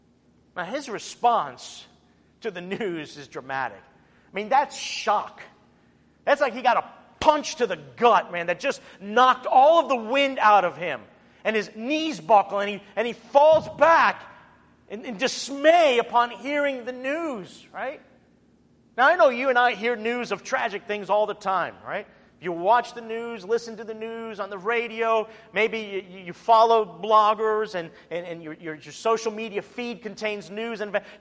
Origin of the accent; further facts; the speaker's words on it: United States; born there; My parents are Cuban. They were born and raised there. I was born here in the United States.